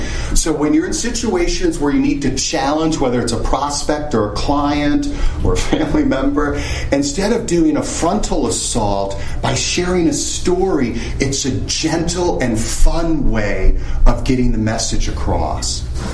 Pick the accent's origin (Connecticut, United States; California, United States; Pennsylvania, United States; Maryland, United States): Connecticut, United States; So I went to graduate school at Orono. I grew up in Connecticut. Went to Orono for grad school to become a wildlife biologist.